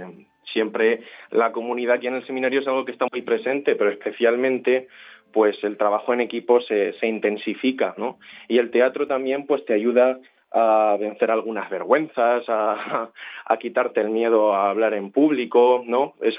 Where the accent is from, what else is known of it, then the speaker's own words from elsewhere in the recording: Manzanares, Castilla-La Mancha, Spain; soy de Manzanares y estoy estudiando actualmente cuarto de teología aquí en el Seminario de Ciudad Real.